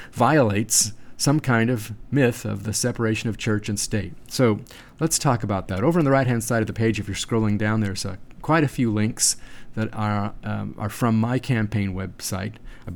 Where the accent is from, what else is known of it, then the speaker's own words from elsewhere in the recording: California, United States; I was born and raised in California. I studied law, and I passed the California bar exam